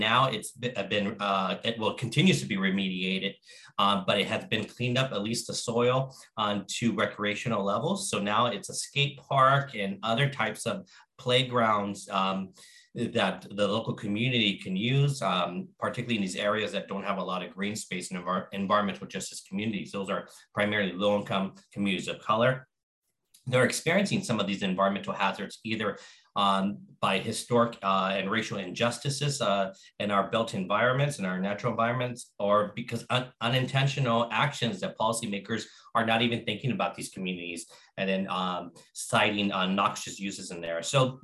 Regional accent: Los Angeles, California, United States; growing up in the Northeast San Fernando Valley in Los Angeles, largely low-income, working-class, immigrant, and African-American communities

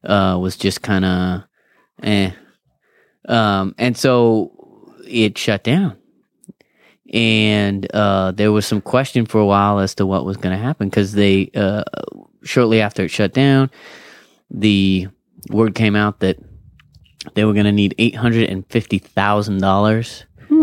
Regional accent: Kingsburg, California, United States; I didn't grow up in Fresno proper. I grew up in Kingsburg

